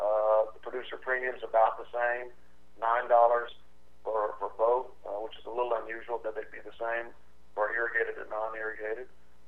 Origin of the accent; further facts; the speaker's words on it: Louisiana, United States; I'm originally from Louisiana.